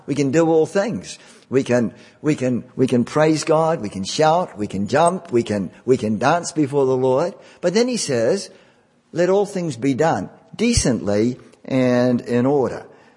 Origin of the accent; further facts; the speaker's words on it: New Zealand; when I grew up in the Anglican Church in New Zealand, Episcopalian Church. I was sprinkled there when I was a baby, and I grew up in that church.